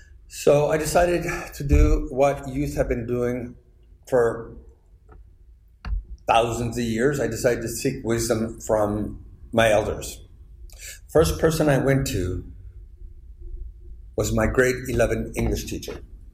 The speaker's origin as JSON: {"language": "English", "town": "Curve Lake", "region": "Ontario", "country": "Canada", "tie": "born or raised there", "said": "Growing up in Curve Lake is like growing up in any small town, especially when you're my age."}